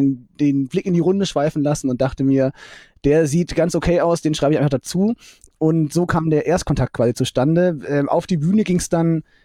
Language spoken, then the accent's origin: German; Fulda, Hesse, Germany; Fulda geboren und dann dort auch zur Schule gegangen